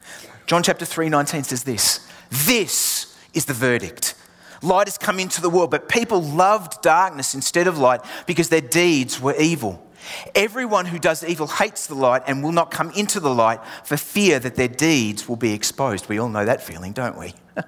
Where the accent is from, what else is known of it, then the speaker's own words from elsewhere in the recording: England, United Kingdom; accent: Australian; I have an Australian accent, but my upbringing, I was born in England, and my upbringing was particularly English.